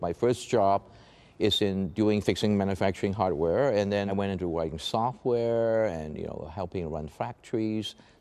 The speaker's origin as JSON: {"language": "English", "country": "Hong Kong", "tie": "born or raised there", "second_language": "English", "said": "Well, actually, I came from a relatively poor beginning because my parents, although my fathers are quite educated, but they were refugee from China."}